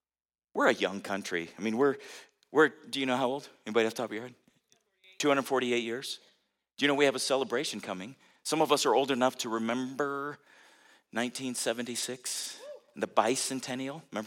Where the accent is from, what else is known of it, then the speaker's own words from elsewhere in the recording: United States; But everywhere around the world, we're known as the Americans.